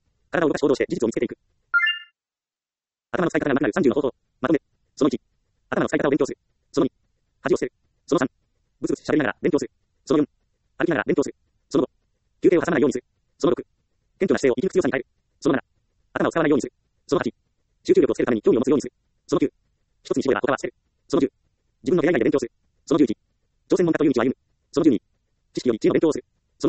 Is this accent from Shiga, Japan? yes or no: no; Ehime, Japan; 私は愛媛県で生まれ、厳しい親元で育ちました。